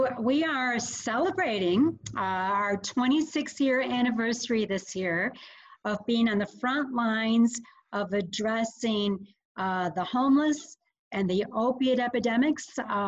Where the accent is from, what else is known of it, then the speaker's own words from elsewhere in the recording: Chicago, Illinois, United States; Okay, well, I hail from the Chicago's Little Village community. My family is immigrated from Mexico in the early 60s.